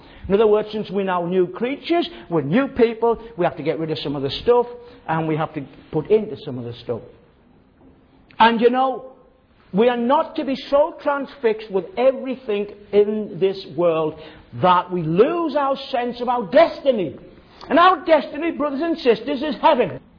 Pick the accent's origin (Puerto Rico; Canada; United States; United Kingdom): United Kingdom; Sunderland, North East England; But I would give up going back to Sunderland, going to watch a football game.